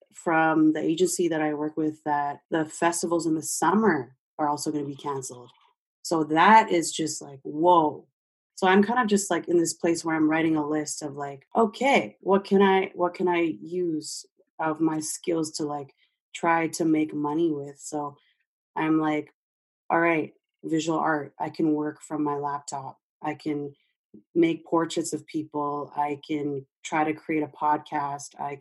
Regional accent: Canada; which I paid a P2 visa for as a Canadian.

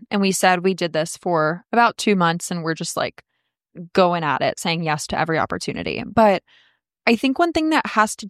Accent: Florida, United States; abroad 2 years ago, I moved to England. I have grown up in South Florida. I've lived most of my life here. The like work hard culture is in my DNA from growing up in South Florida.

